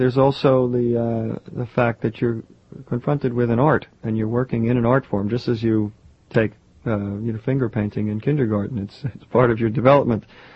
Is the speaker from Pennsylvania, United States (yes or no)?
no; New York, United States; I grew up here in New York.